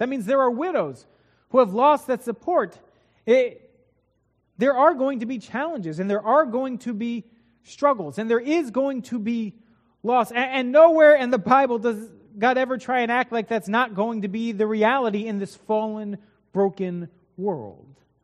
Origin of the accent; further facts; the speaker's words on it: Midwest, United States; I just carried on because I'm a Midwesterner, and that's what we do.